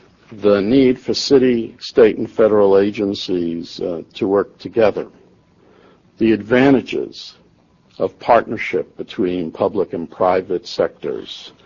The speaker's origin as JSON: {"language": "English", "town": "New York City", "region": "New York", "country": "United States", "tie": "born or raised there", "said": "The city of New York, my hometown, really showed its greatness."}